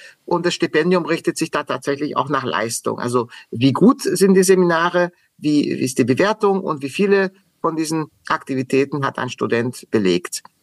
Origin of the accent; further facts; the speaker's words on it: Baden-Württemberg, Germany; ich bin selber in Südwestdeutschland aufgewachsen, war mehr als 20 Jahre in Deutschland. Und in Ludwigsburg, wo ich mein Abitur gemacht habe, in Baden-Württemberg